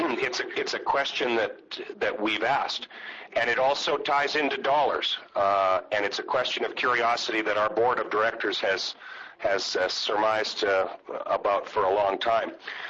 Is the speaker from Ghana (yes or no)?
no; Saskatchewan, Canada; I'm from Saskatchewan, and I haven't looked at the legislation for Alberta.